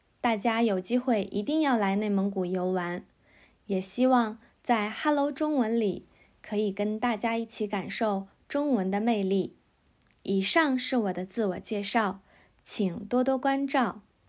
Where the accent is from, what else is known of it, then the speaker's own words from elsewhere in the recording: Inner Mongolia, China; Japanese is a second language; now in Japan; 。中国の内モンゴル自治区出身です。ここは少数民族の多い地域であり、風光明媚なところでもあります。